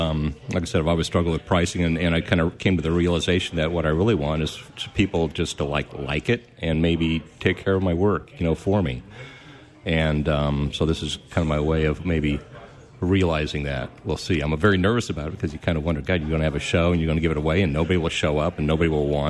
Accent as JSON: {"language": "English", "town": "Lincoln", "region": "Nebraska", "country": "United States", "tie": "born or raised there", "also_born_or_lived": "Santa Barbara, California / New York City", "said": "I am from Nebraska, born and raised in Lincoln."}